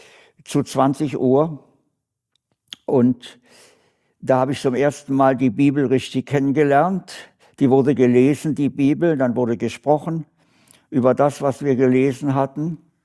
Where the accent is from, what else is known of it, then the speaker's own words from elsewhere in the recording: Berlin, Germany; dass ich in meine Heimatstadt mich versetzen lasse.